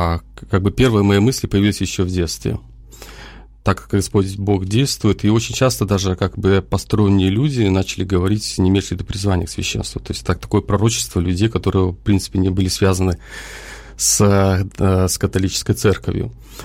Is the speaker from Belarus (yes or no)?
yes; Belarus; moved away as an adult; also born or lived in Poland; Я сам родился в Беларуси, в принципе, вся моя, скажем так, 25-летняя жизнь была в Беларуси, потом, соответственно, принял решение, ну, скажем так, под зовом Господа Бога, соответственно, чтобы выехать в Польшу.